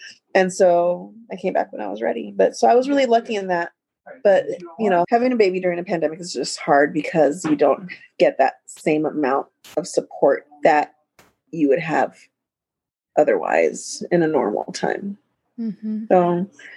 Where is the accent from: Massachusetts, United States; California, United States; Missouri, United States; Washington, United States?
California, United States; now in New York, United States; But yeah, so I grew up in California. I've lived in New York for almost 20 years now, almost. But I'm originally from California.